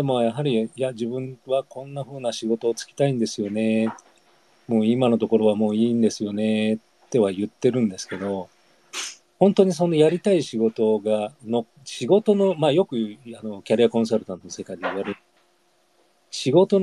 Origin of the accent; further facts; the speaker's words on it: Osaka, Japan; 実際に私の出身の中学校、大阪市立の中学校でですね